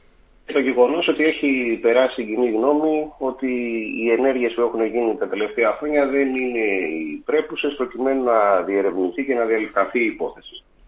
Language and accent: Greek; Livadeia, Central Greece, Greece; στην πατρίδα μου, στη Λιβαδιά